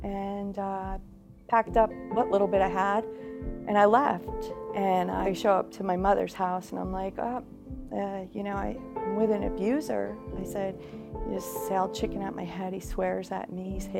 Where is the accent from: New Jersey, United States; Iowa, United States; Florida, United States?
New Jersey, United States; So I grew up in New Jersey and with an alcoholic father and a mom that was extremely abusive.